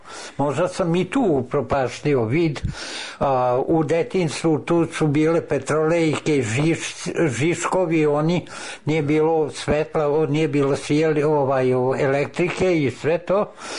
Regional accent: Lok, Vojvodina, Serbia; born there; Rođen sam u Bačkoj, u Loku, 42. godine.

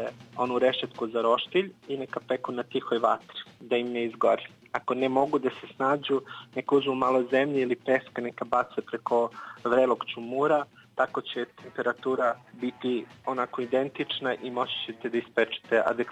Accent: Leskovac, Southern and Eastern Serbia, Serbia; taj roštilj nije ono autohtono kao što je kod nas u Leskovcu.

